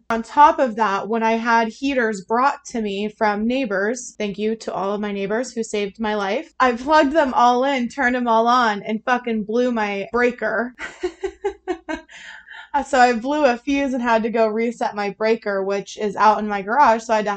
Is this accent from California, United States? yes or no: no; Arizona, United States; I come from Arizona, so I'm not equipped to handle that amount of snow.